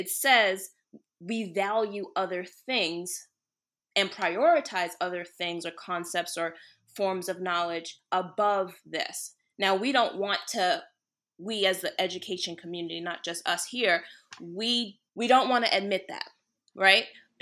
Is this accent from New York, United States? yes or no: yes; New York City, New York, United States; So for me, I grew up in New York City